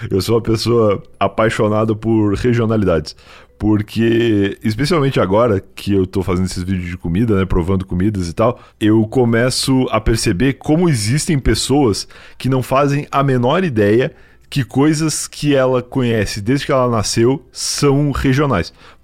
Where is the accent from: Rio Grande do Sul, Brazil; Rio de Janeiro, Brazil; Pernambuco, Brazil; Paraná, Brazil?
Rio Grande do Sul, Brazil; now in São Paulo, Brazil; quando eu vim pra São Paulo, eu vim do Rio Grande do Sul pra cá, lá fazia 6 graus